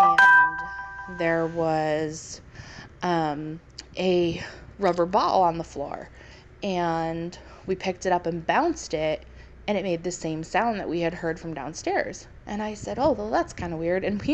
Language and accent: English; New York, United States; I'm originally from New York, and we lived in quite a few houses growing up